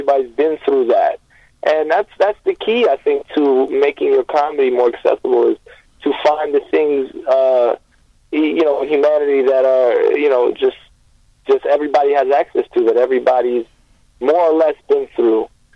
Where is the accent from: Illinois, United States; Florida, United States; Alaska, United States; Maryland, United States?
Florida, United States; Miami; Yeah, I'm from Miami originally. Been out here a few years, about 4 years now. But yeah, I miss it, man. Like, I miss Florida in general.